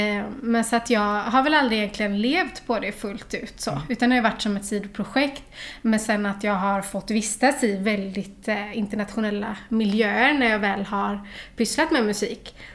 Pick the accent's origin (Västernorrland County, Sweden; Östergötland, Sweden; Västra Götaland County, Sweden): Västra Götaland County, Sweden; Olofstorp; Ja, jag är från Olofstorp. Så det är knappt 20 minuter ut på landet. Där har jag vuxit upp.